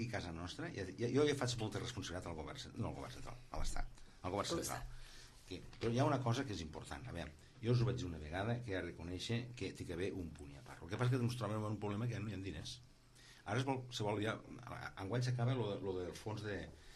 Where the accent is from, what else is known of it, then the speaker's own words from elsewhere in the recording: Catalonia, Spain; no estic d'acord com a català.